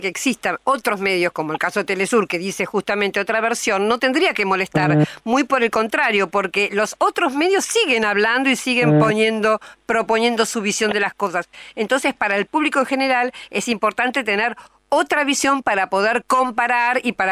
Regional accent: Argentina; Yo, como periodista argentina, he pasado los años de la dictadura militar.

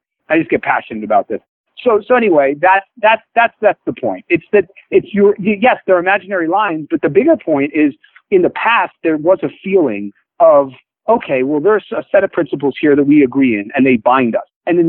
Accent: United States; Now, you know, as an American, I feel as bad as things have been going in the last few decades, I still feel very fortunate that I was born here

